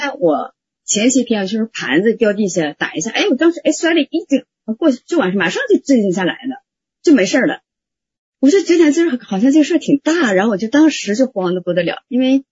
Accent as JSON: {"language": "Chinese", "town": "Hangzhou", "region": "Zhejiang", "country": "China", "said": "我也是杭州的。"}